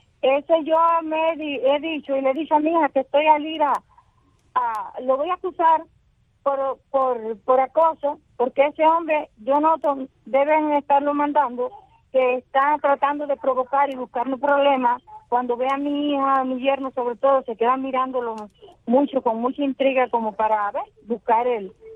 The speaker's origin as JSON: {"language": "Spanish", "country": "Cuba", "said": "Yo soy un ciudadano cubano"}